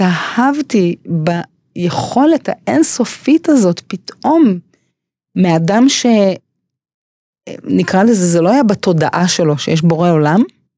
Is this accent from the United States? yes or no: yes; United States; born there; first language English; Hebrew is a second language; אני נולדתי בארצות הברית, השפה הראשונה שלי הייתה אנגלית, ולמדתי לאורך חיי, למדתי ערבית, צרפתית, גרמנית, אפילו יידיש, עברית כמובן